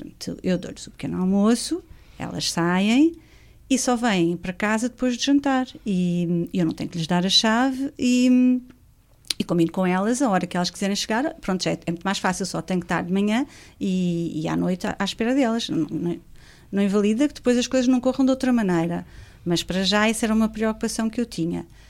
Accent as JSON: {"language": "Portuguese", "country": "Portugal", "said": "O que é que isso diria de nós como cristãos e como portugueses, não é?"}